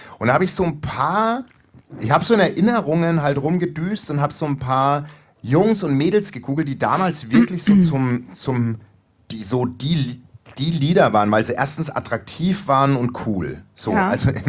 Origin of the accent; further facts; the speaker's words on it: Coburg, Bavaria, Germany; Weil in Coburg, wo ich herkomme.